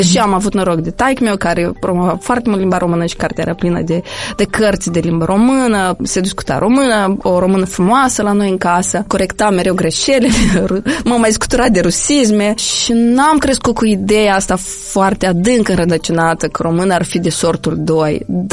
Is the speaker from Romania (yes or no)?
no; Moldova; Probabil ne-a afectat și stima de sine a noastră ca moldoveni, ca mini-moldoveni, ca vorbitori de română, ca cetățenii acestei țări.